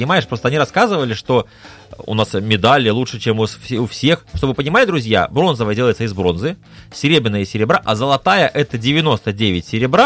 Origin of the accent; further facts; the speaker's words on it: Belarus; Смело, потому что мы белорусы, понимаем ответственность.